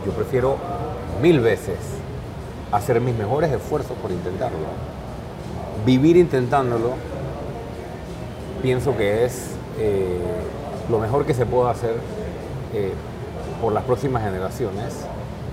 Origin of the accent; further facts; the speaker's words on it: Panama; Yo soy panameño antes que político.